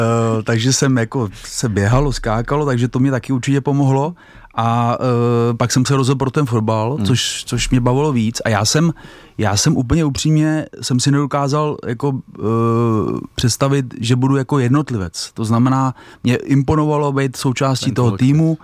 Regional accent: Jablonec nad Nisou, Liberec Region, Czechia; A to, že jsem z Jablonce, tak já to rád říkám, jsem na to hrdej.

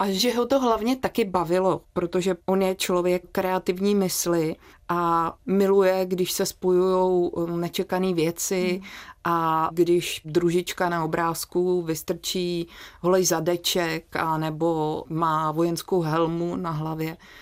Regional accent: Havlíčkův Brod, Vysočina Region, Czechia; moved away as an adult; když jsem přišla z Havlíčkova Brodu do Prahy na vysokou školu žurnalistiku

